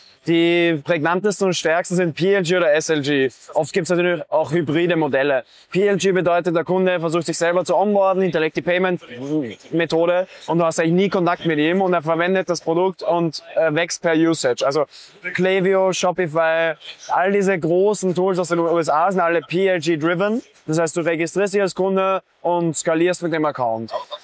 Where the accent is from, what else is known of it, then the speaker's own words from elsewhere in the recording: Vienna, Austria; dass wir Wiener sind.